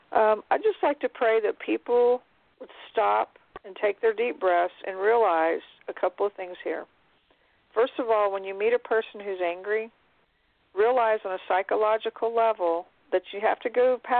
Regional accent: United States; America, I'm an American, so I'm just talking about our country.

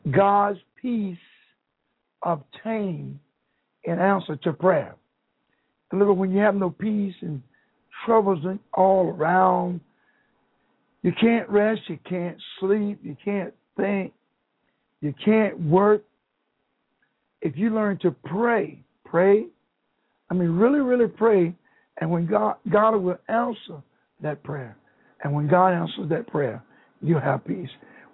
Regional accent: North Carolina, United States; But I'm from the Tar Heels. I've been here about 40 years, but I'm a Tar Heel.

